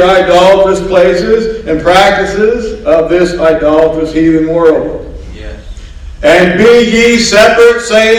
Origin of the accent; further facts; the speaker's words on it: Kentucky, United States; I'm from Kentucky.